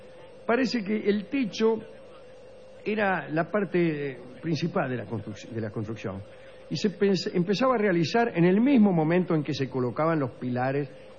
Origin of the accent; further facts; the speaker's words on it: northern China, China; accent: Northern Chinese; Repito, Hangzhou, lo digo con mi acento chino, que es del norte más que del sur.